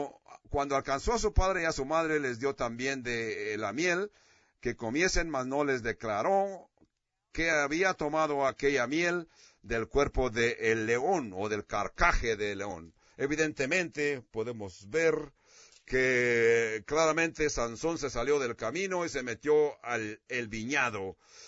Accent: California, United States; Yo crecí en California, Acá en California la gente no tiene esas hermosas costumbres que puedes encontrar en el sur.

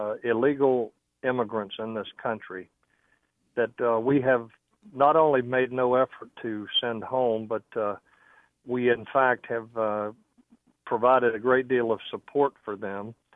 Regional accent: United States; I find that just offensive and unacceptable as an American.

